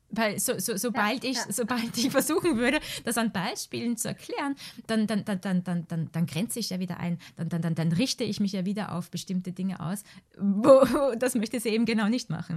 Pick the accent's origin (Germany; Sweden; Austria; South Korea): Austria; Es gibt Hausaufgabe oder Hausübung heißt das bei uns in Österreich und Denkaufgabe.